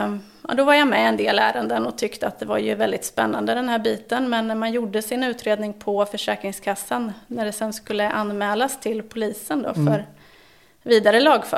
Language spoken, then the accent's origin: Swedish; Sweden; de östra regionerna där av Sverige är ju min hemort.